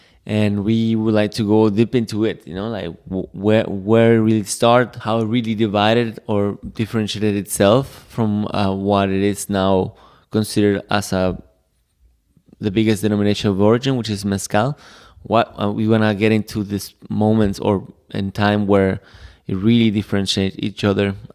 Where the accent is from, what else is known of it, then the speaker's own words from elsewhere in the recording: Jalisco, Mexico; because we're from Jalisco.